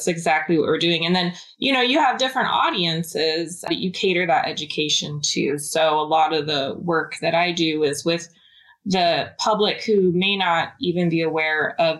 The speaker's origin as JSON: {"language": "English", "region": "Alaska", "country": "United States", "tie": "born or raised there", "said": "So I grew up in Alaska, and I was a big PBS kid."}